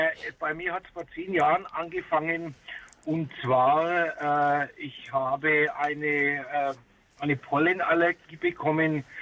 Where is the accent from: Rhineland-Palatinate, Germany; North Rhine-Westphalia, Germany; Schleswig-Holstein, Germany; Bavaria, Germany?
Bavaria, Germany; Nuremberg; Ich bin 67 Jahre alt. Ich bin aus Nürnberg und sitze gerade im LKW.